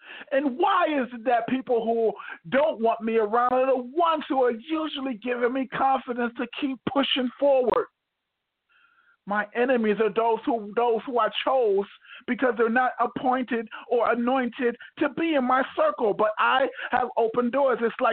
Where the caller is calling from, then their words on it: New Jersey, United States; I'm actually in New Jersey.